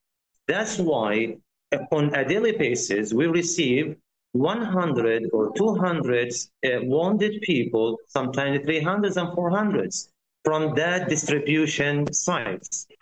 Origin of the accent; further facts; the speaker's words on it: Khan Yunis, Gaza Strip, Palestine; English is a second language; I'm from Khan Yunis concentration camp. This camp is nearly 25 kilometers square, 25 only.